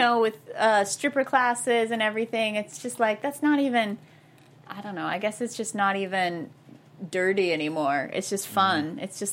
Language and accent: English; United States; I grew up dancing as a kid, but I'm not from the South.